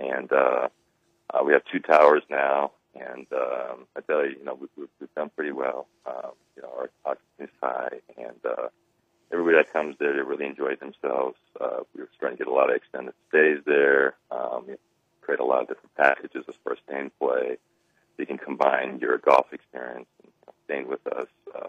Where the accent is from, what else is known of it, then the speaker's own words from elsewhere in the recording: Las Vegas, Nevada, United States; now in Olympia, United States; Even flying into Seattle, I'm originally from Las Vegas.